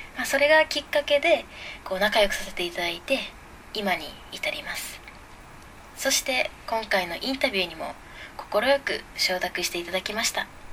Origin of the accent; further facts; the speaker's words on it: Okinawa, Japan; 実は私沖縄県出身、沖縄育ちなんですけれども